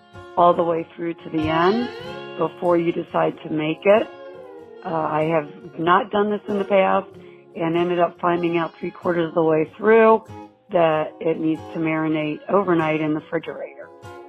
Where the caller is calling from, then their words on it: Cincinnati, Ohio, United States; I'm calling you from Cincinnati, Ohio.